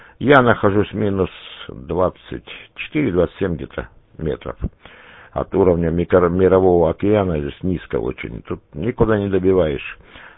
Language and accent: Russian; Krasnodar Krai, Russia; Да, но я сам родом с Кубани.